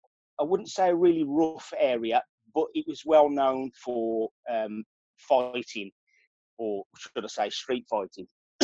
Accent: Birmingham, West Midlands, United Kingdom; accent: UK; Well, first of all, let me apologise for my accent. It's a very rough accent from the UK. Some of you might actually realise that I'm from a place called Birmingham.

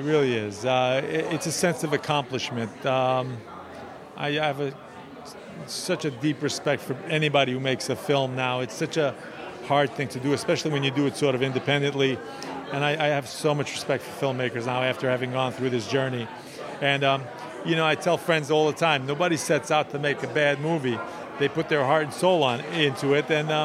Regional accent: Bronx, New York, United States; it was inspired by some true events as a kid growing up in Bronx, New York

